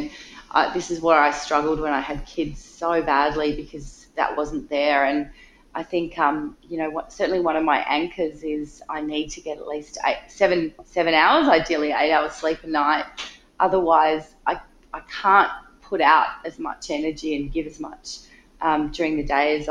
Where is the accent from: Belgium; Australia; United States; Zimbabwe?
Australia; that's been drummed into me my whole life, growing up as an Aussie kid, is you've just got to have a really great sun protection.